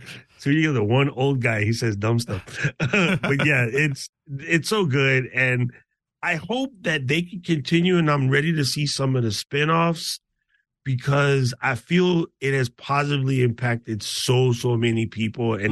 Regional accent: East Coast, United States; now in Hawaii, United States; And, growing up in the East Coast, like I was around bad people that actually knew how to drive. In Hawaii, they're bad people that can't drive.

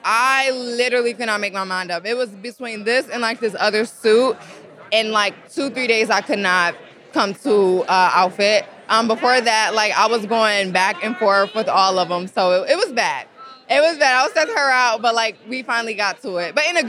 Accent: Detroit, Michigan, United States; I'm from Detroit. I'm a Detroit girl, so I had to go with the bus.

